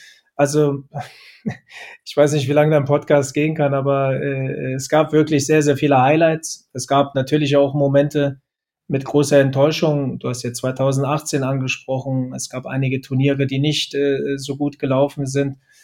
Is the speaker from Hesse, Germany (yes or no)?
yes; Frankfurt, Hesse, Germany; Ich bin ein Frankfurter Junge, ein Frankfurter Bub, wie wir in Frankfurt sagen. Bin dort groß geworden